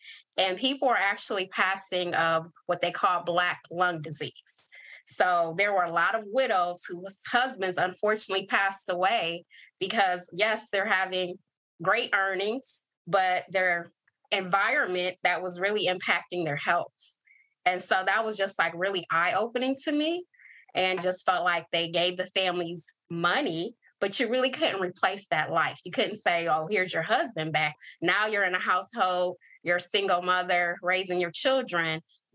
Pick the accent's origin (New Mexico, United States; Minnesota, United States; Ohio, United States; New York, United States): Ohio, United States; Lorain; Yes, I would say actually growing up in Lorain, Ohio, that's where Toni Morrison is from.